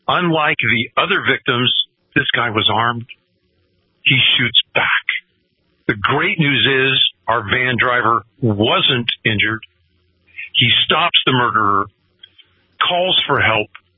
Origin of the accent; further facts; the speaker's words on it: California, United States; Bill, you know that I'm a refugee from California, right?